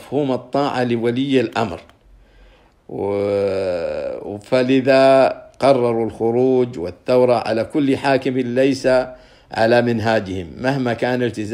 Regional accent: Saudi Arabia; زعزعة الثقة في أهل العلم وولاة الأمر في بلادنا السعودية

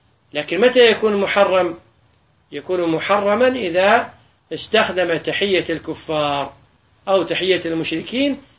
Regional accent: Kuwait

